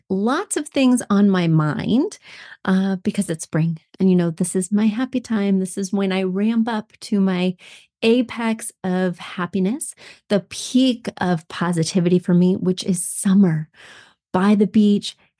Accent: Missouri, United States; The other day I was visiting my home state of Missouri and chatting with people.

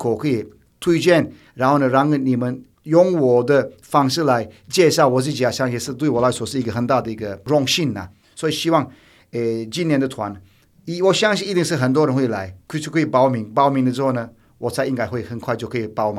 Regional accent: Turkey; Chinese is a second language; now in Taiwan; 因为土耳其说真的，我很想要更多人认识台湾，是我的一个任务，但是呢同时我想要让更多人认识我的家乡

